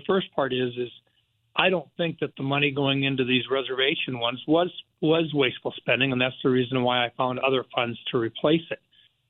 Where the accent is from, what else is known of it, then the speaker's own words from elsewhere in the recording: South Dakota, United States; For, you know, I'm from South Dakota, and there are four stations in South Dakota that I were concerned with.